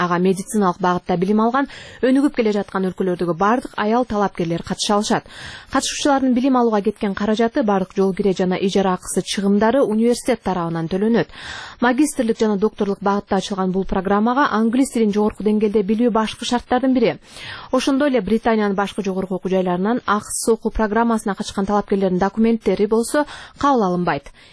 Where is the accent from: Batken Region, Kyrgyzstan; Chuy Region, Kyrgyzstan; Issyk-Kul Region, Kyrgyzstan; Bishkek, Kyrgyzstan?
Batken Region, Kyrgyzstan; Kadamjay; Маселен, мен ушул сапардан кийин өзүмдүн кичи мекеним Кадам жай шаарына кайтып келип, зомбулуктан жабыр тарткан балдар үчүн атайын жардам борборун ачтым.